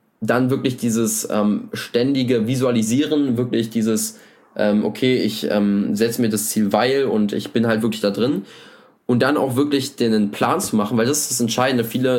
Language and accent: German; Brandenburg, Germany; ich komme aus der Nähe von Berlin